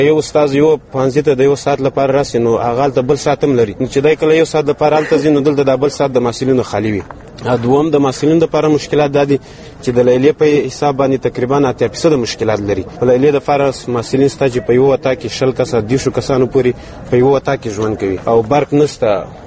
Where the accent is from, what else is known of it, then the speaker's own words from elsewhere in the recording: Baghlan, Afghanistan; د بغلان ولایت اوسیدونکی یم